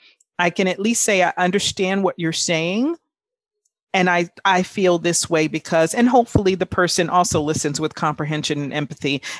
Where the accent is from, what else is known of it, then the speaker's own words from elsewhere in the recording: Bronx, New York, United States; growing up in the Bronx, I didn't necessarily have a lot of examples of people that I saw go through that whole process.